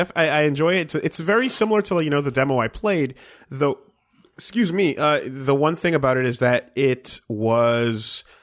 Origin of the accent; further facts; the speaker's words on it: Canada; We're Canadian, man. What the fuck do we know?